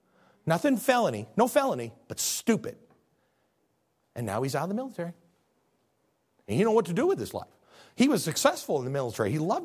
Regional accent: Chicago, Illinois, United States; now in Little Rock, United States; I'm a Yankee from the Chicagoland area, so I'm more of a Dems than Does.

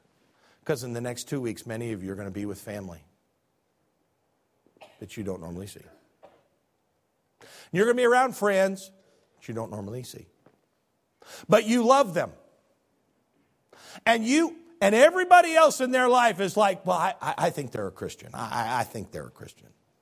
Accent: Illinois, United States; Like my parents. I'm from Illinois. People call each other idiots all the time.

